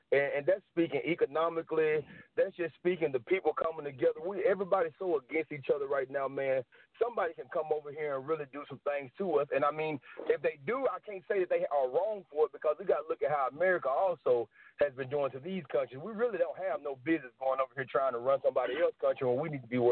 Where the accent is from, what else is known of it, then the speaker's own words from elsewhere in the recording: Jonesboro, Arkansas, United States; I'm from Jonesboro, Arkansas, man.